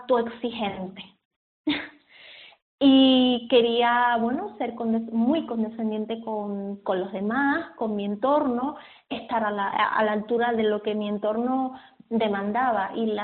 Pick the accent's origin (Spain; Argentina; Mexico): Spain; Valle Gran Rey, Canary Islands; yo no soy de aquí, yo soy de La Gomera, de un pueblo muy bonito, de Valle Gran Rey.